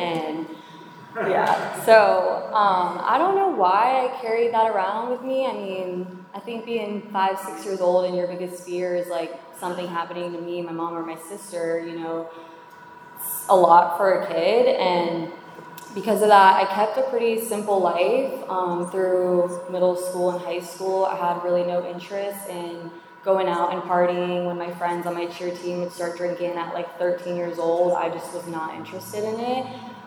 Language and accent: English; West Palm Beach, Florida, United States; So I grew up in West Palm Beach. I lived there for a majority of my life.